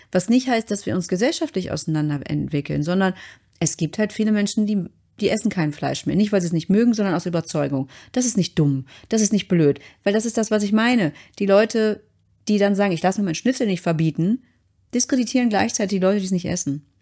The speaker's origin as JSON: {"language": "German", "region": "Saxony", "country": "Germany", "said": "Ich komme aus der Nähe von Chemnitz."}